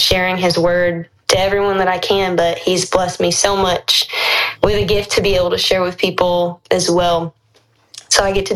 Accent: Georgia, United States; Well, I'm just a regular old girl. I'm from Georgia, North Georgia, small town.

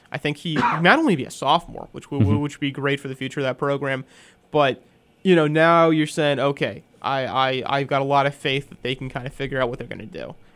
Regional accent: Northeast, United States; I will say, as a Northerner, I'm now kind of rooting for Penn State because they're a Northeast team.

